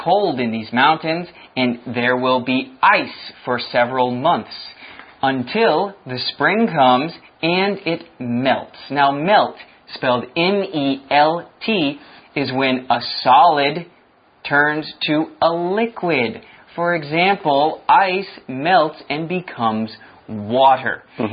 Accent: Chicago, Illinois, United States; Well, I have felt this kind of cold maybe two or three times while I was growing up in Chicago.

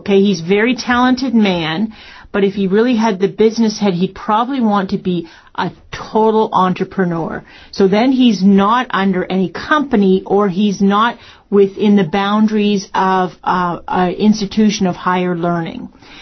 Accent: Canada; now in Northeast Asia; I never saw myself living in Northeast Asia, but plans changed back in my home country of Canada.

